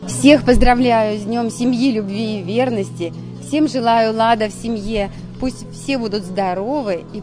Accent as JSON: {"language": "Russian", "town": "Kazan", "region": "Tatarstan", "country": "Russia", "tie": "born or raised there", "said": "Я выросла в Казани среди татар"}